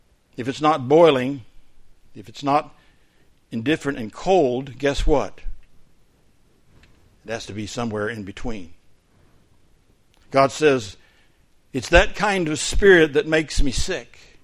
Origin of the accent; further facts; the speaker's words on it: Florida, United States; I'm from Florida. I like iced tea.